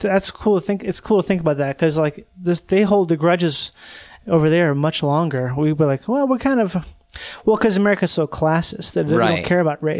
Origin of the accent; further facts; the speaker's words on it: England, United Kingdom; I am an Englishman.